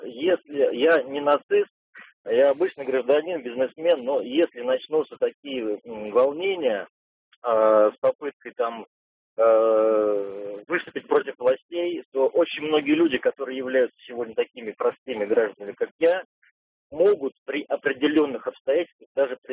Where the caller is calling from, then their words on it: Zelenograd, Moscow, Russia; Здравствуйте … я из Зеленограда.